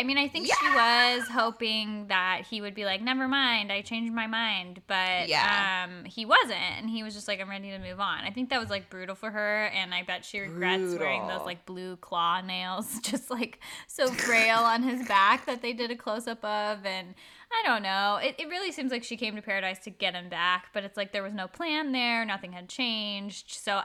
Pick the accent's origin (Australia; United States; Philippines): Philippines; I'm also Filipino.